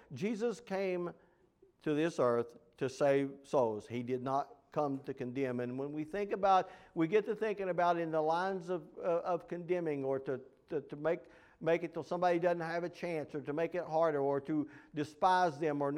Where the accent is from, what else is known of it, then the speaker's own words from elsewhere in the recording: West Virginia, United States; I didn't choose to be born and raised in West Virginia.